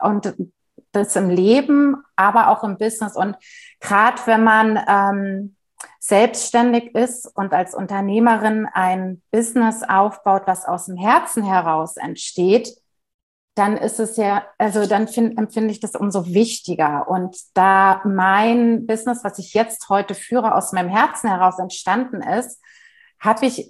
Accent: Berlin, Germany; ich komme aus Berlin

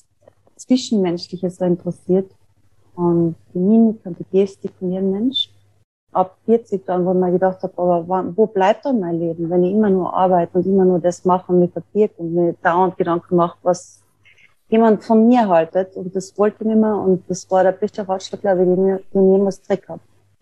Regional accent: Austria; also born or lived in England; bei uns in Österreich. Und ich bin dann erst im Laufe der Zeit wieder zurückgekommen nach Österreich.

